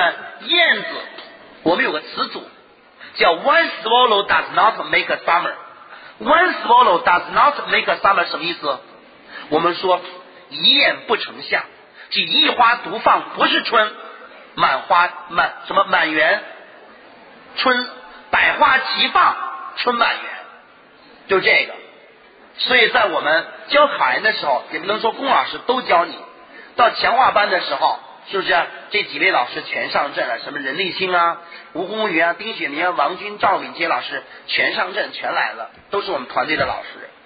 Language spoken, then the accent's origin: Chinese; Northwest China, China; 我是西北人